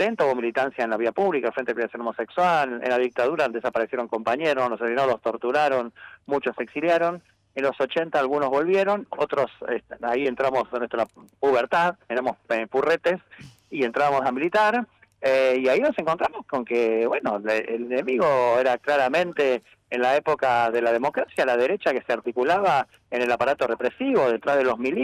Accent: Avellaneda, Buenos Aires Province, Argentina; Yo vengo de, soy de Avellaneda, Buenos Aires.

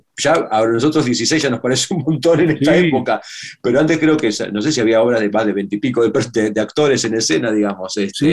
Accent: Mar del Plata, Buenos Aires Province, Argentina; Sí, soy de Mar del Plata, soy de Mar del Plata.

